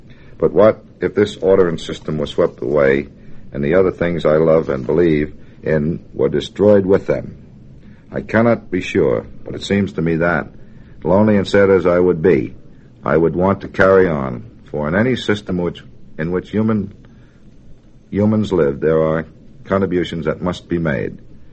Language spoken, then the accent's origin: English; Brooklyn, New York, United States; born there; I was born in Brooklyn. My father died when I was 10, and my mother ran a stationery store to keep the family going.